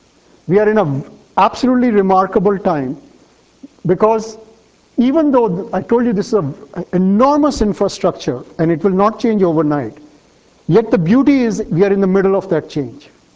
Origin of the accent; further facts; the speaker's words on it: Australia; So, being an Australian, I've had a very interesting discussion.